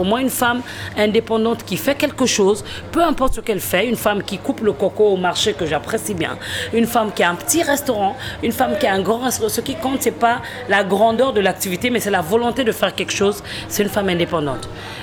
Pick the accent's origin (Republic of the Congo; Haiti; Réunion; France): Republic of the Congo; parce que je suis du Congo-Brazzaville